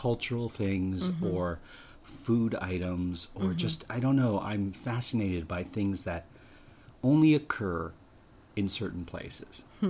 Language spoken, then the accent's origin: English; Ontario, Canada; not realizing that about an hour and 45 minutes away from my hometown was the cranberry capital of this province of Ontario.